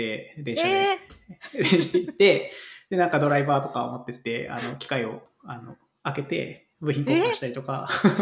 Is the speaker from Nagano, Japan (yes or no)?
no; Kumamoto, Japan; moved away as an adult; 就職先としては、まあ地元熊本であるか、まあ福岡か東京かっていう、まあ大体3択ぐらいですね。